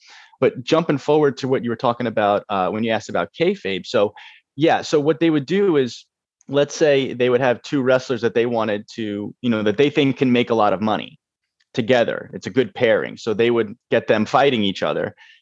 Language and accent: English; Northeast, United States; My dad, you know, when we grew up in the Northeast, so my dad and uncle would go catch the matches sometimes.